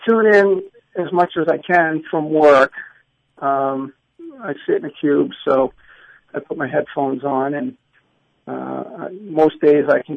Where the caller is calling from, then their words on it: Massachusetts, United States; I'm calling from Massachusetts